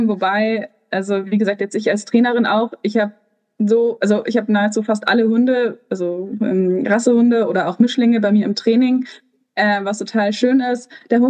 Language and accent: German; Bavaria, Germany; Ich komme aus dem Münchner Umland